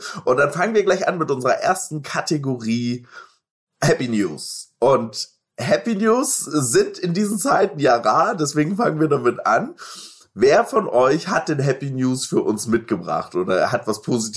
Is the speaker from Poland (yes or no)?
yes; Lubin, Lower Silesian Voivodeship, Poland; Ja, ich bin auch Pole, nicht vergessen.